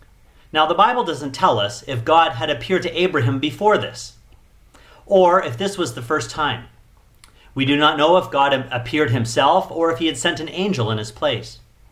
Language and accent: English; Canada; I suspect that he was proud that he was from the land of Ur, in the same way that I'm proud that I'm Canadian, and you might be the same way.